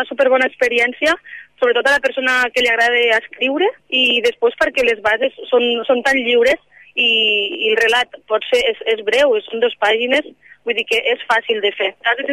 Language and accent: Catalan; Flix, Catalonia, Spain; de la Marta Rojals, de la Palma d'Ebre, o sigui, convilatana gairebé meua, que jo soc de Flix